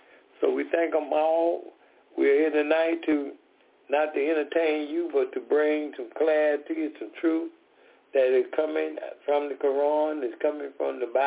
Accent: Decatur, Georgia, United States; And we are from Decatur, Georgia.

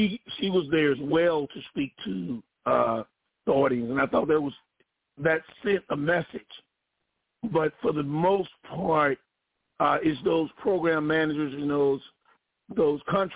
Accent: Mississippi, United States; now in Washington, United States; But I'm also from Mississippi.

